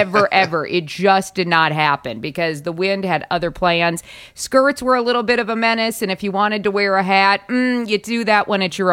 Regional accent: South Dakota, United States; I grew up in South Dakota, where every day the wind blows 35, 40 miles per hour, and you become very, very used to that in a hurry.

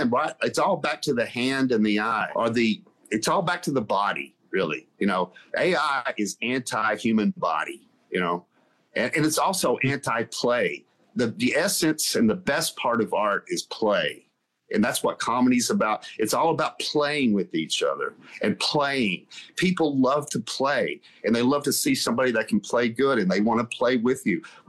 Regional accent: the South, United States; I grew up in the South in the 60s and the 70s, and that was a really oppressive place for a creative artist

